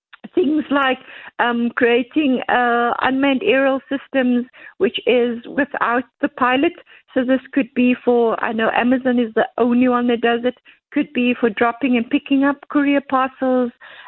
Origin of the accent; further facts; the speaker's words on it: Cape Town, Western Cape, South Africa; I come from the Cape Flats. I was born and bred there.